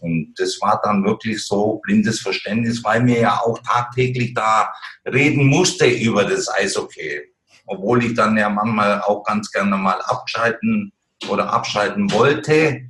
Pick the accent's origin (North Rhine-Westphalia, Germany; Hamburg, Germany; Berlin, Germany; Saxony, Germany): North Rhine-Westphalia, Germany; Cologne; sowieso bin ich groß geworden in Köln